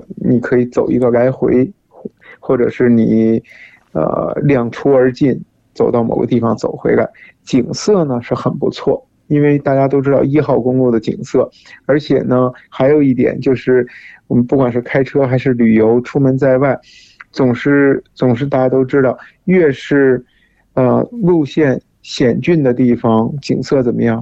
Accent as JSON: {"language": "Chinese", "country": "China", "lives_now": "United States", "said": "因为我平时还是一直从国内来的，平时还是这么多年习惯用公里"}